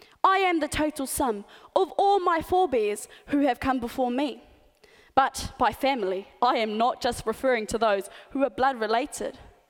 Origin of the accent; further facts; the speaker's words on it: New Zealand; first language Maori; Te reo Māori is my first language, my mother tongue. So much so that even my school hockey team speaks Māori on the field, even at the umpire.